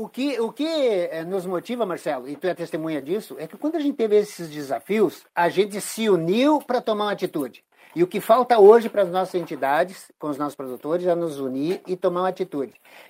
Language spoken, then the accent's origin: Portuguese; Santiago, Rio Grande do Sul, Brazil; Eu disse que era do Santiago Grande, do Rio Grande do Sul.